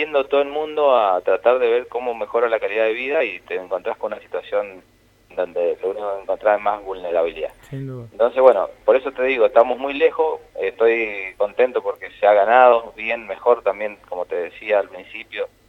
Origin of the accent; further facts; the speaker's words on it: Mendoza, Argentina; y eso no nos sirve como mendocinos